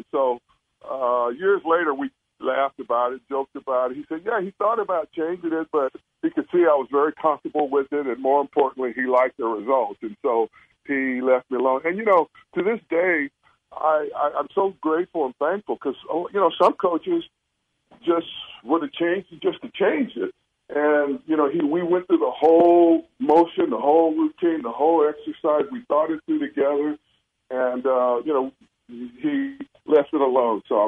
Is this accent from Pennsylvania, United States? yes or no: no; Ventura, California, United States; as a young boy growing up in Ventura, basketball, high school basketball was huge